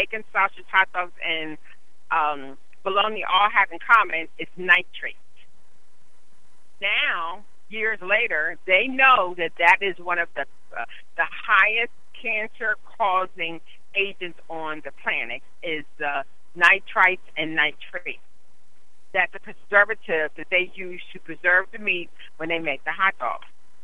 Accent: Pennsylvania, United States; We're from Central Pennsylvania, and one of the best hospitals in our area is Milton Hershey Medical Center.

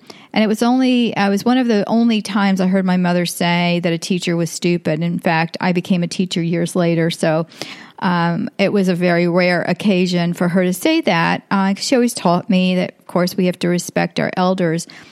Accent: New York, United States; I was born in New York, and I grew up in an Italian family. Both of my parents were born in Italy.

